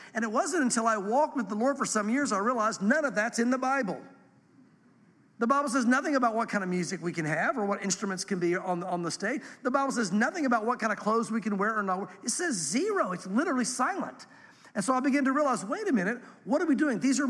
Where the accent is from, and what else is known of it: the South, United States; born or raised there